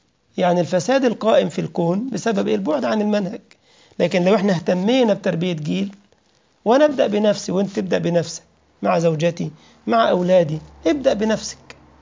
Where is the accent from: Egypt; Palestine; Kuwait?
Egypt; ربنا ضرب عليهم التيه في شبه جزيرة سيناء عندنا في مصر لمدة 40 سنة